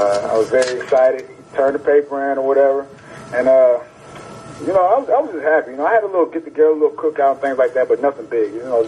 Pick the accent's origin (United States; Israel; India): United States; Hampton, Virginia; growing up in the Hampton, Virginia area, you know, we watched the Washington Redskins